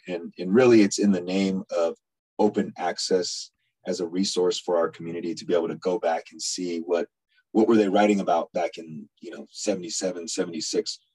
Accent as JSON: {"language": "English", "town": "San Jose", "region": "California", "country": "United States", "tie": "born or raised there", "said": "I grew up in West San Jose, but there was kids there from East San Jose, from downtown San Jose."}